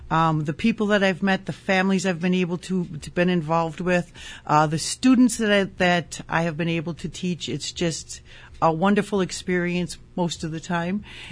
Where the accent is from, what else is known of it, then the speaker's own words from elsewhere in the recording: Wausau, Wisconsin, United States; I grew up in Wausau, Wisconsin. After I graduated from Wausau East, I went to the University of Wisconsin-Oshkosh, and then I did my student teaching in Milwaukee.